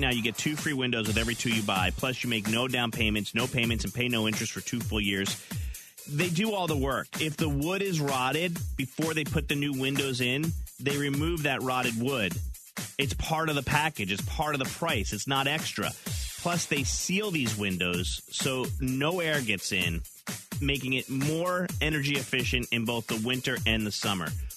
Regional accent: Orlando, Florida, United States; It's because we're Floridians. I'm from Orlando.

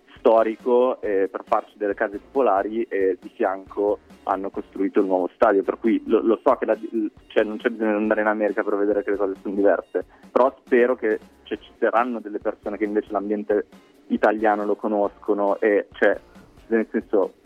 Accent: Milan, Lombardy, Italy; also born or lived in Amsterdam, Netherlands; No, nel senso che io sono di Amsterdam, ma sono cresciuto a Milano.

